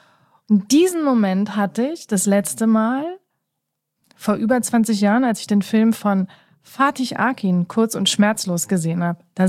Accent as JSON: {"language": "German", "region": "Berlin", "country": "Germany", "tie": "born there", "said": "Ich bin ja in Deutschland geboren, ich bin in Berlin geboren."}